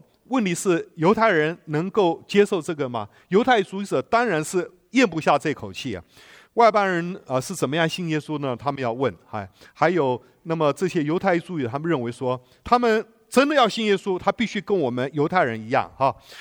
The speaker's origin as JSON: {"language": "Chinese", "country": "Taiwan", "tie": "born or raised there", "lives_now": "United States", "said": "我们小时候在台湾乡下那个杀鸡都是把血放进才能吃的"}